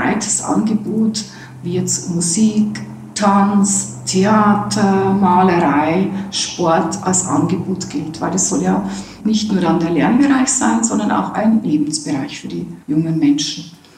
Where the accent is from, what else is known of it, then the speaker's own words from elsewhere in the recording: Bavaria, Germany; born there; als gebürtige Oberpfälzerin natürlich auch durchsetzungsstark